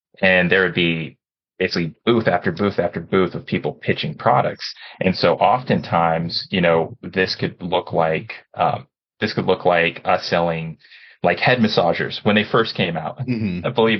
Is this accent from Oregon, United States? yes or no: yes; Corvallis, Oregon, United States; I grew up in Corvallis, Oregon. So I've been an Oregonian, from the beginning.